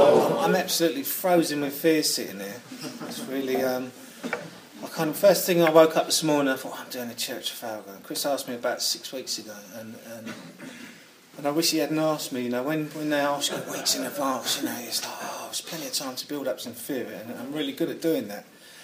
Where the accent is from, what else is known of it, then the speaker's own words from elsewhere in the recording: London, United Kingdom; I come from South London, from a coal merchant's family.